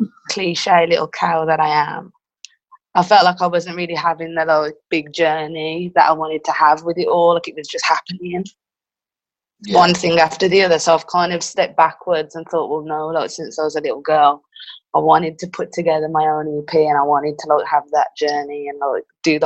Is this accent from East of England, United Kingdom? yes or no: no; Wordsley, West Midlands, United Kingdom; born there; No. Well, technically, I was born in Wordsley.